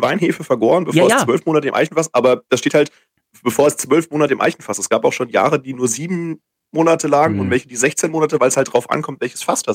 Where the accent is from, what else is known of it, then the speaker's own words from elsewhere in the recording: Bürgstadt, Bavaria, Germany; Aber Miltenberg, der Nachbarort, ist Bürgstadt. Das ist mein Heimatort tatsächlich.